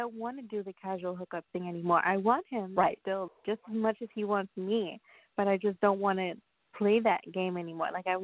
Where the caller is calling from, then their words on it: New York, United States; I'm calling from New York, Long Island.